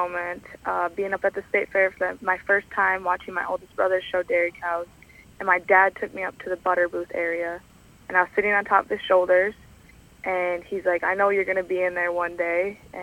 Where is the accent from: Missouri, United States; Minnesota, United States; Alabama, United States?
Minnesota, United States; Kellogg; I'm from Kellogg, Minnesota … And I grew up on my family's 150 dairy cow farm that's ran by my parents and oldest brother.